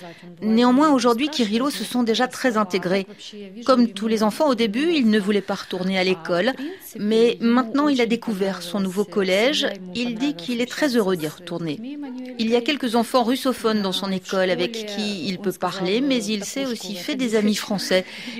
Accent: Donbas, Ukraine; French is a second language; now in France; Je viens du Donbass, là où c'est le plus chaud.

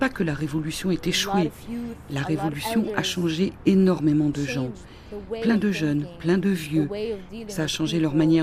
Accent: Lebanon; J'ai 20 ans, je suis libanaise

